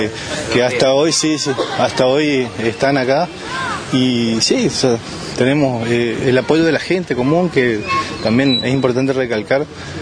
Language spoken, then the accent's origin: Spanish; Argentina; Que nosotros somos argentinos y en Alemania se hacía un homenaje y nosotros nada.